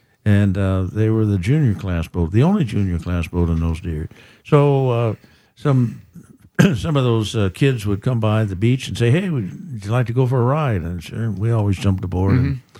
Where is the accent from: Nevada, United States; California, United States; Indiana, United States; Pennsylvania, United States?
California, United States; San Diego; I was born in Mercy Hospital and grew up into my teenage years in Loma Portal, just a block up from NTC.